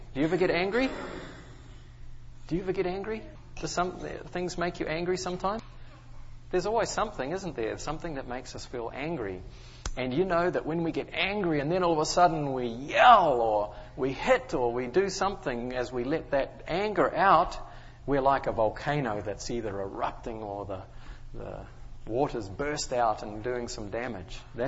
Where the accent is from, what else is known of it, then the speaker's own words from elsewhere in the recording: New Zealand; Well, you know, where I grew up in New Zealand, we have lots and lots of volcanoes.